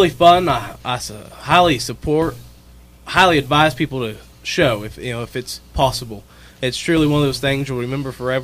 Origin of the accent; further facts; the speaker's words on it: Durham, Oklahoma, United States; from Durham, Oklahoma.